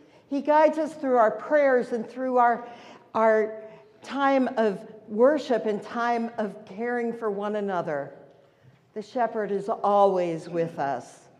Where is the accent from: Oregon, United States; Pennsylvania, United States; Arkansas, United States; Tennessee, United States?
Pennsylvania, United States; Philadelphia; since I grew up in Philadelphia, I lived in Philadelphia the first 24 years of my life, that I was going to try something new.